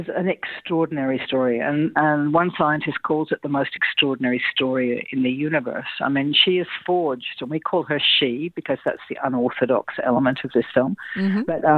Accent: Perth, Western Australia, Australia; Well, I'm actually from Perth originally. I went to Curtin and I went to film school there.

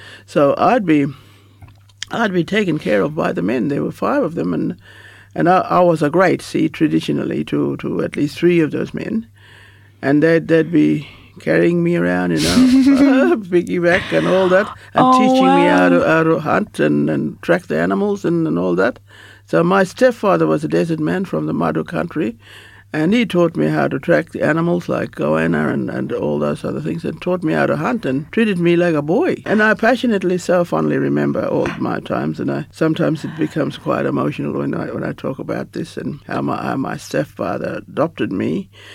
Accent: Fitzroy Crossing, Western Australia, Australia; I'm from the Fitzroy Crossing area.

